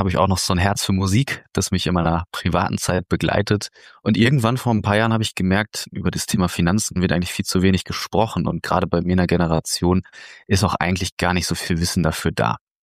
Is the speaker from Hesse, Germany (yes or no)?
no; Dinslaken, North Rhine-Westphalia, Germany; Ich komme aus Dienstlagen in Nordrhein-Westfalen